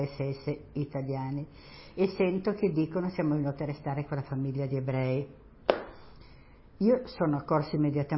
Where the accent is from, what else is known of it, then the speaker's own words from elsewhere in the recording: Turin, Piedmont, Italy; also born or lived in Genoa; sono nata a Genova il 19 giugno del 1922. Sono di famiglia ebrea, una famiglia della media borghesia piemontese, perché dal 1925 siamo trasferiti a Torino.